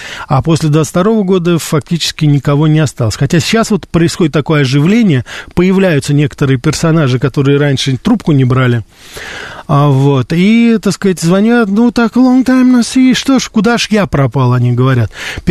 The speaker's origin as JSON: {"language": "Russian", "country": "Russia", "said": "по фамилии они не догадывались, что я из России, а по языку тоже они особо не могли догадаться."}